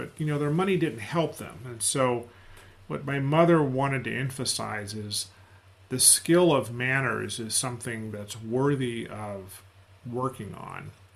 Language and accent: English; United States; Biographically wise, I'm 64 years old. I'm an American. I'm a Black American